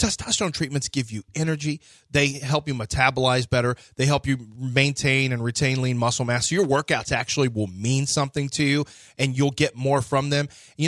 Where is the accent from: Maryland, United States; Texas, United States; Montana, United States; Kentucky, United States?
Texas, United States; I said, I'm from Texas. We're pecan pie too.